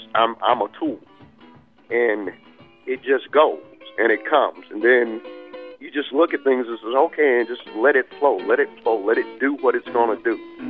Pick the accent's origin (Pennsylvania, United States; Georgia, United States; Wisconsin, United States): Georgia, United States; Athens; The blues is something I grew up with. I'm from Georgia, Athens, Georgia.